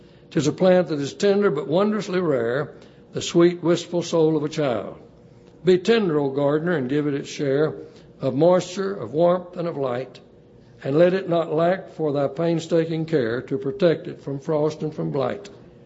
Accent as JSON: {"language": "English", "town": "Sherman", "region": "Texas", "country": "United States", "tie": "born or raised there", "said": "walking down Main Street in my hometown of Sherman. It was called Travis Street, but it was the Main Street."}